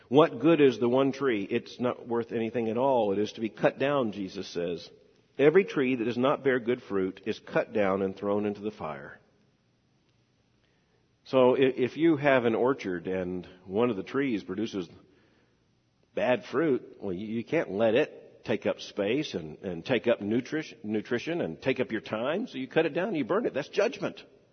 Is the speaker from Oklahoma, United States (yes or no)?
no; Florida, United States; I grew up in Florida. We have plenty of citrus trees.